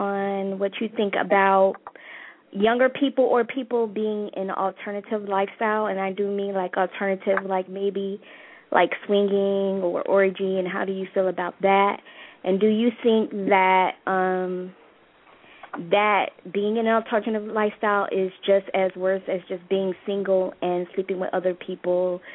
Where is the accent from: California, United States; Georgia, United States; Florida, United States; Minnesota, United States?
California, United States; I'm from California.